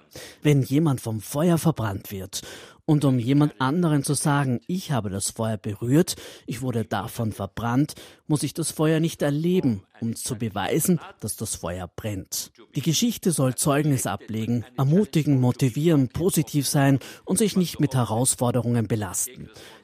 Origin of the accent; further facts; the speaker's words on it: Palestine; now in Canada; Aber ich stamme aus Palästina.